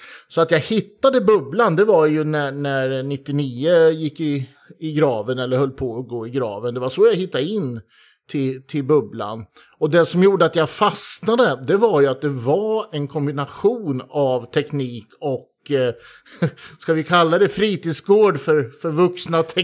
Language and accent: Swedish; Östergötland, Sweden; now in Stockholm, Sweden; jag är en gammal östgöte som bor i Stockholm sedan många, många år.